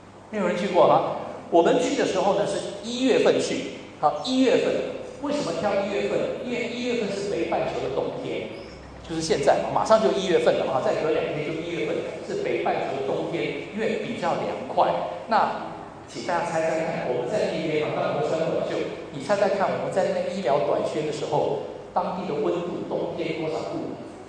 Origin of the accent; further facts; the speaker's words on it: Melbourne, Victoria, Australia; 我从墨尔本来哈，我是住在墨尔本，我现在在一个宣教机构里面服侍